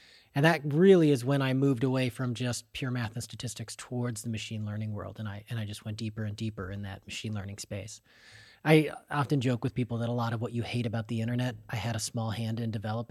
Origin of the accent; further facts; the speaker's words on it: O'Fallon, Illinois, United States; I'm from the Illinois side of the St. Louis area. I grew up in O'Fallon, Illinois, but my family has a small farm a little further east